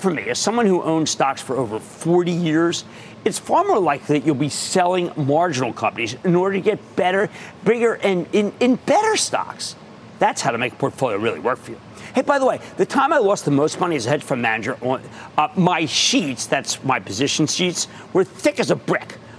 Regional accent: Pennsylvania, United States; So let's start with a question from Michael, my home state of Pennsylvania

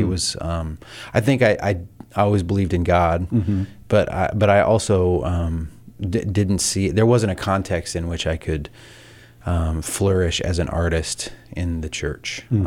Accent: Southern United States, United States; So I grew up in the South in a small town, one of four kids

